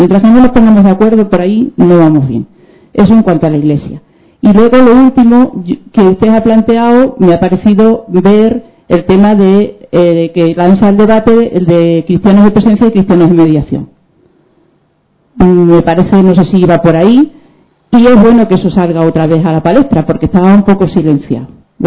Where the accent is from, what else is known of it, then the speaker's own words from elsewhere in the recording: Cáceres, Extremadura, Spain; de Cáceres.